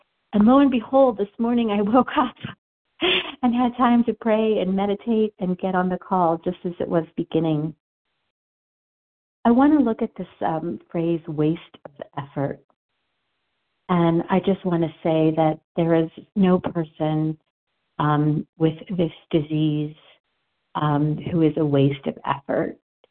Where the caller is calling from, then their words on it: Denver, Colorado, United States; I'm calling from Denver, Colorado.